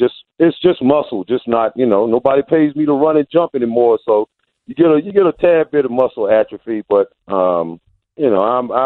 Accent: Virginia, United States; South Carolina, from I was from Virginia. One guy was from Ohio. So, you know, a lot of us were from down South.

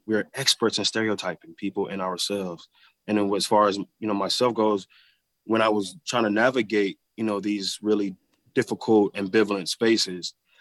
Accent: Flint, Michigan, United States; Growing up in Flint, I've had so many ups and downs, so many ambivalent moments.

